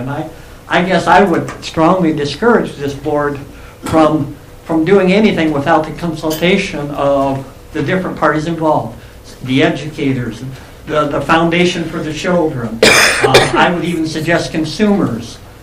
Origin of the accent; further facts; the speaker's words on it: Omaha, Nebraska, United States; Okay, hello, this is … I'm from Omaha.